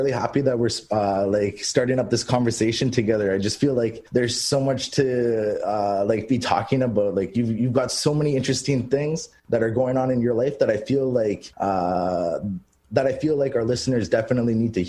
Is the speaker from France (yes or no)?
no; Rankin Inlet, Nunavut, Canada; originally I'm from Rankin Inlet, and that's in Nunavut.